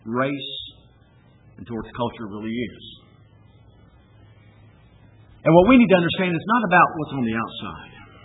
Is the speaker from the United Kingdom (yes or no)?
no; United States; Never should I think that because I'm an American, I'm better than anybody else.